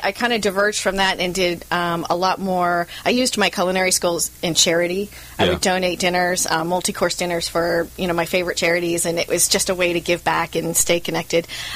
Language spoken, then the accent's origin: English; California, United States; I grew up here in Southern California.